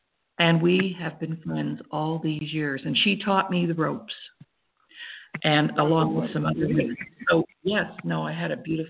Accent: Nova Scotia, Canada; I'm from the East Coast, Canada, in a province called Nova Scotia. We're just north of Maine. So if you know where the state of Maine is, and you go across the border into Canada, that's the neck of the woods that I'm from.

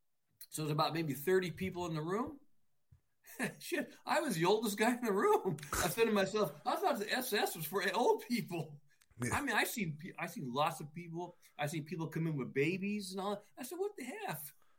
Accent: Oakland, California, United States; You know, I could say it honestly because I was born in Oakland, so I could say that was my hometown.

